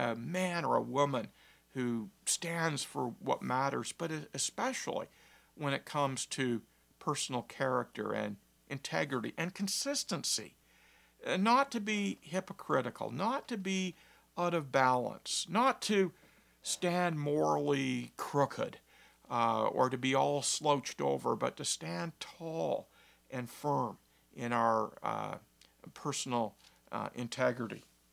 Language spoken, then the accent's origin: English; Canada; to stand tall and proud as a Canadian.